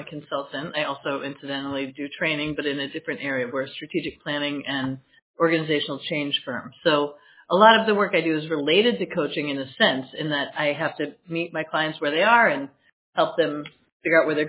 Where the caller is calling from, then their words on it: Boston, Massachusetts, United States; Boston. I'm at work in my office in Boston, Mass.